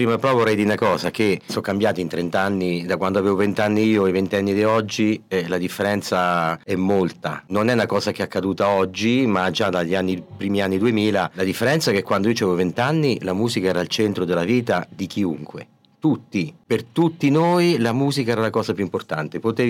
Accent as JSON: {"language": "Italian", "town": "Civitanova Marche", "region": "Marche", "country": "Italy", "said": "Io, per esempio, so di Civitanova, io mi ricordo tantissime band"}